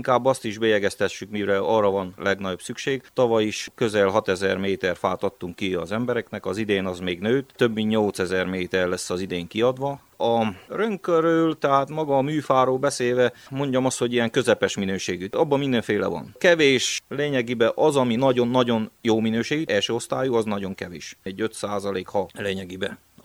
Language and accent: Hungarian; Transylvania, Romania; ugyebár itthon Romániába magyarok vagyunk, kint Magyarországon pedig románok vagyunk